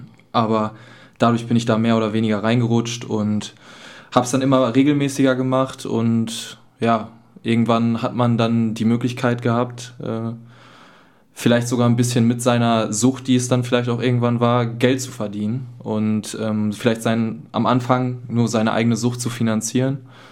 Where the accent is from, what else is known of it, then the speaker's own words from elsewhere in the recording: North Rhine-Westphalia, Germany; ich bin 22 Jahre alt, Ich freue mich, heute hier sein zu dürfen. Ich komme aus der Nähe von Dortmund